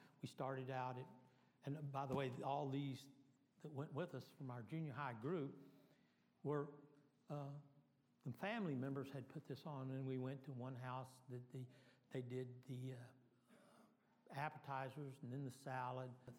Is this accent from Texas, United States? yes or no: yes; San Angelo, Texas, United States; I was brought up in the First Presbyterian Church in San Angelo, Texas.